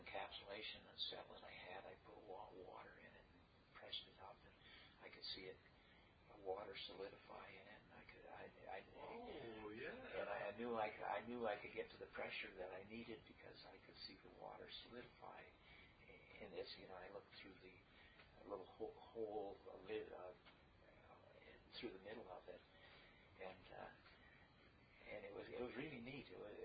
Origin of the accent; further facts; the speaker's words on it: New York, United States; I grew up in northern New York along Lake Champlain.